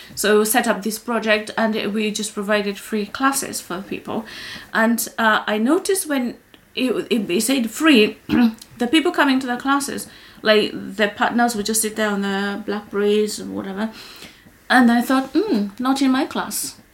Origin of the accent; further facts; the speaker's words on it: Kenya; English is a second language; when I was growing up in Kenya